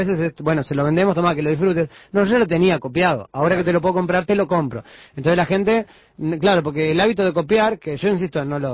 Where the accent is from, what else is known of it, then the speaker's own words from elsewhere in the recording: Argentina; Yo soy argentino, entonces traeré mi rock argentino en la sangre